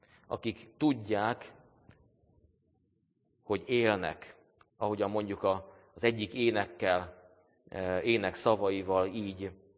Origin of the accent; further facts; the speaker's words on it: Hungary; Magyar állampolgárok? Igen, magyarok is vagyunk.